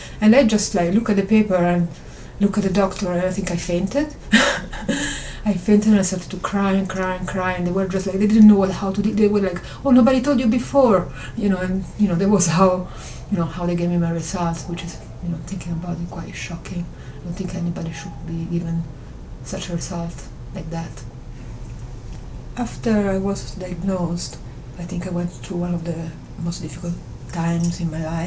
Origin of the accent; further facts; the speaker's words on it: Italy; English is a second language; now in London, United Kingdom; and I come from Italy.